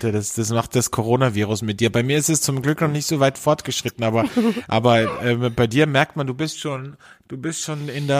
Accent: Austria; sagt man bei uns in Österreich.

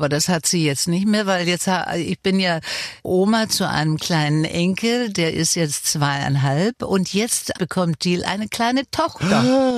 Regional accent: Denmark; now in Bremen, Germany; Na, in Deutschland wohne ich in Bremen, aber ich bin natürlich auch in meiner Heimat.

